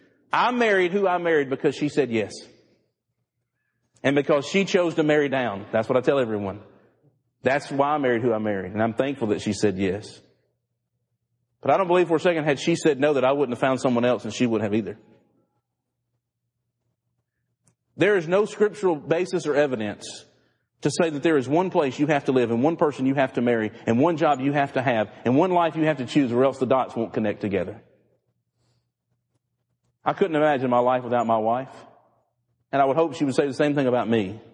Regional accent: Mississippi, United States; now in Texas, United States; And some of you have learned that I'm from North Mississippi. And why did you move to Texas?

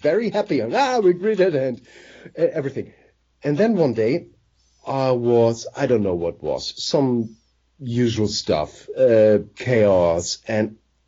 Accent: Germany; I mean, I come from Germany, and if I look from the Second World War at Hitler

